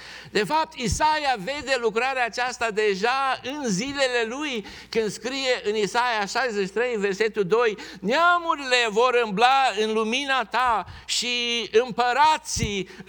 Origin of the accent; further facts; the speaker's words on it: Romania; noi ca români, cu ce vom intra în cetate? Ce vom aduce noi românii în cetatea aceasta de glorie a lui Dumnezeu?